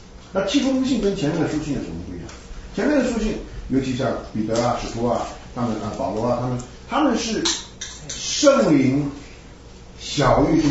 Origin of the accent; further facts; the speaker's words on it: Taiwan; 这个我们从台湾来的这些人就是胆子大